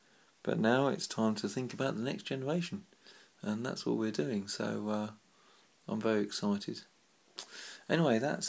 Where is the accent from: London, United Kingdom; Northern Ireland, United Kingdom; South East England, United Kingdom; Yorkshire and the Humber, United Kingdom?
South East England, United Kingdom; Chatham; born there; I've had that on the doors that's been associated with me since I was born in Chatham and Kent